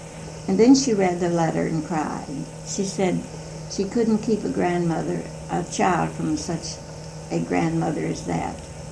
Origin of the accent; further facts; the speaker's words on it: Mount Sterling, Kentucky, United States; born there; I was born in Mount Sterling, Kentucky, which is about 30 miles east of Lexington.